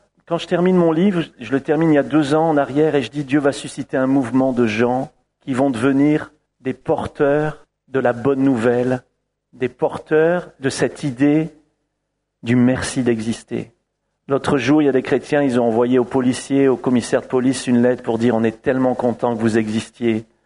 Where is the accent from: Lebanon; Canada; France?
France; Je suis un vrai Français dans ma nature